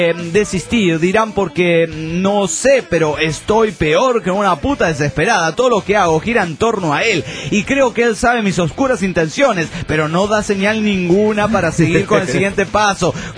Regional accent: Venezuela; los venezolanos no hablamos como puertorriqueños

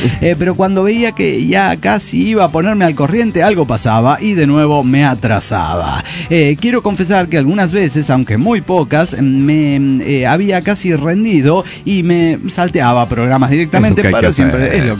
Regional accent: Villa Mercedes, San Luis, Argentina; Y soy de Villa Mercedes, San Luis.

